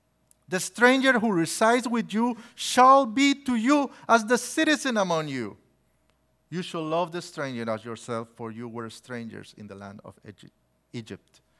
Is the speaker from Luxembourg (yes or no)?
no; El Salvador; To quote the famous word of Archbishop Oscar Romero from El Salvador, my home country